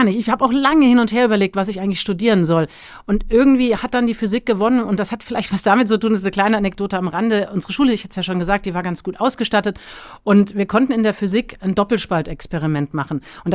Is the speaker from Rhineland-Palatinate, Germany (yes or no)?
yes; Mainz, Rhineland-Palatinate, Germany; Ja, du hast gesagt, ich bin in Mainz aufgewachsen, also insofern eine kleinere Stadt, 250.000 Menschen leben da.